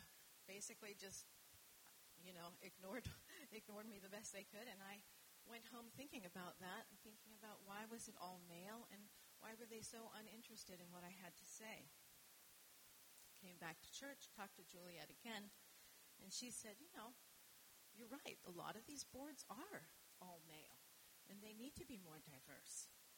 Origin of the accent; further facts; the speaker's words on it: Canada; I grew up mostly in Canada and abroad